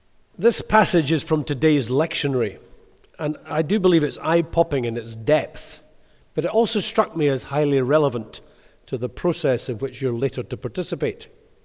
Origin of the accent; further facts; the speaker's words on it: Kilmarnock, Scotland, United Kingdom; now in Wormit, United Kingdom; from Kilmarnock, not … of Fife or Wormit, where I now live, because I was born in Kilmarnock and I lived in and around there for the first 56 years.